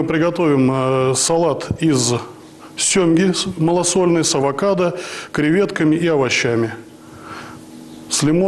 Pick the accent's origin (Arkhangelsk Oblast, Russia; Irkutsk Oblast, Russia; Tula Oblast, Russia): Tula Oblast, Russia; Tula; Да, я коренной туляк.